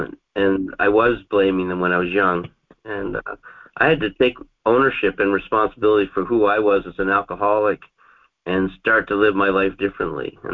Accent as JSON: {"language": "English", "region": "Ontario", "country": "Canada", "said": "Like I said, I was from Ontario, Canada."}